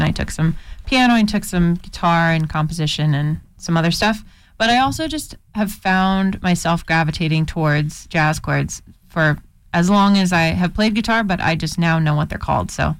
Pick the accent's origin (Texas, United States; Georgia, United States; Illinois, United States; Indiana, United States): Indiana, United States; Goshen; now in Minneapolis, United States; Yeah, I lived in Goshen, Indiana, my hometown previously to moving to Minneapolis